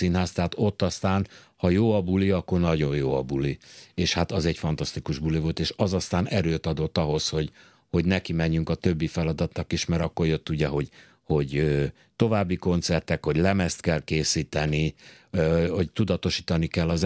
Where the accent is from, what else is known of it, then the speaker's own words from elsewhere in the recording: Hungary; mi Magyarországról jöttünk